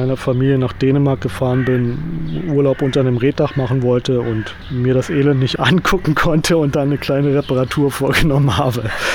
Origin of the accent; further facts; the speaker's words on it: Brandenburg, Germany; now in Berlin, Germany; bin 38 Jahre alt. Mein Beruf ist der Reetdachdecker. Ich komme ursprünglich aus dem Spreewald, da habe ich den Beruf erlernt. Bin dann allerdings ein bisschen durch Europa gereist, Frankreich, Belgien, Holland.